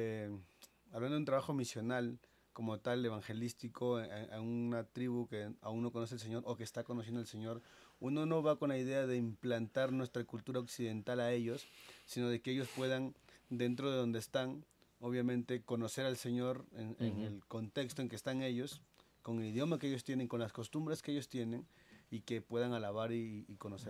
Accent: Peru; now in Colombia; Nosotros somos peruanos, estamos ahora en Colombia

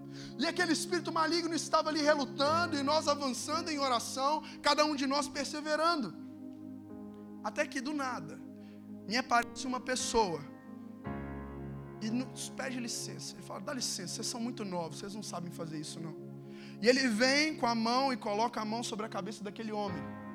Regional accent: Belo Horizonte, Minas Gerais, Brazil; quando eu tinha meus 16 para 17 anos, lá na minha cidade em Belo Horizonte, nós decidimos evangelizar os mendigos da cidade.

